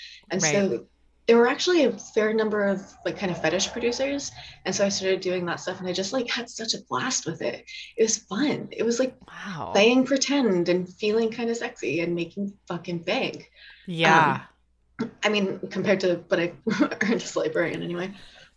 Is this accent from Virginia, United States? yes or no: no; Denton, Texas, United States; I grew up in Denton up north.